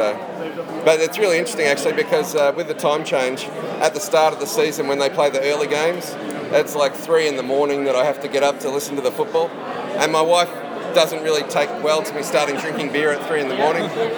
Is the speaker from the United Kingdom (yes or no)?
no; Melbourne, Victoria, Australia; now in Tamworth, Australia; I'm originally from Melbourne, but now I live in a place called Tamworth, which is regional New South Wales. It's sort of out in the middle of nowhere.